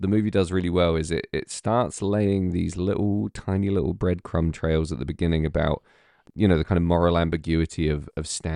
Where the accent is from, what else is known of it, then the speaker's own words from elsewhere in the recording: England, United Kingdom; There's just so many clever little things that work for me as as an English viewer